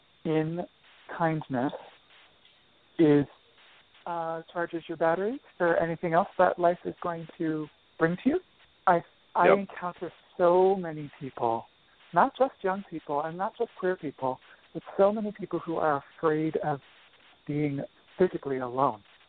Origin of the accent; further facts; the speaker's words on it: Pennsylvania, United States; Farm in Pennsylvania was at the same time incredibly isolating and stigmatizing to grow up.